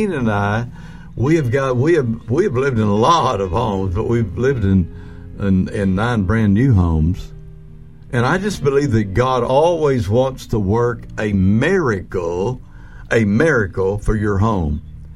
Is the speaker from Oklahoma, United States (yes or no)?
yes; Comanche, Oklahoma, United States; My hometown was Comanche, Oklahoma. And there I felt at home.